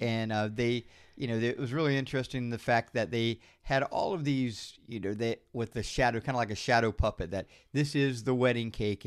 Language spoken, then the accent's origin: English; United States; as an American, you should go to all of the parks.